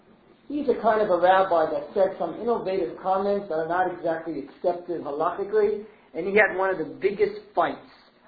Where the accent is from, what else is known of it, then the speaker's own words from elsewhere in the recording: New York, United States; I am from New York.